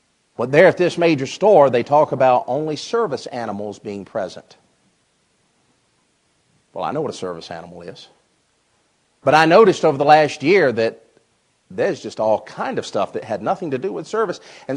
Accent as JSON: {"language": "English", "region": "the South", "country": "United States", "tie": "born or raised there", "said": "I grew up in the South. My granddaddy was a sharecropper and a pig farmer."}